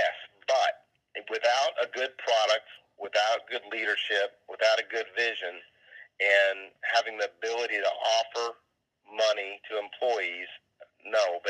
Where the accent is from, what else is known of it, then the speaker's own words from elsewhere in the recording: Austin, Texas, United States; I'm from Austin, Texas. I've lived here my whole life except for the couple of years that I went to Ole Miss, where I'm a proud alumni from there.